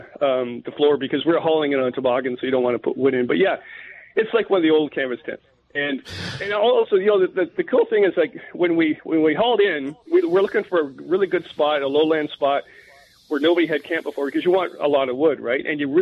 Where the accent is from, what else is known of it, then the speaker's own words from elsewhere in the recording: Canada; Well, first of all, I'm Canadian.